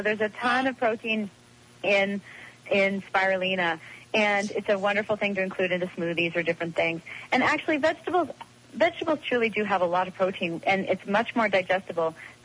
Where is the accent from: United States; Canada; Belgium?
Canada; Vancouver, British Columbia; I'm from Vancouver.